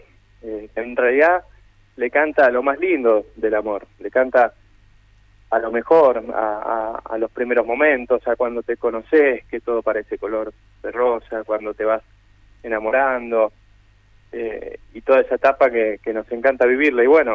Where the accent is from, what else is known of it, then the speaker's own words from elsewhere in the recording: Coronel Pringles, Buenos Aires Province, Argentina; now in Buenos Aires, Argentina; Yo soy de Coronel Pringles, que es provincia de Buenos Aires al sur, pero ya nos conocimos y hace muchos años que estamos viviendo en Capital Federal.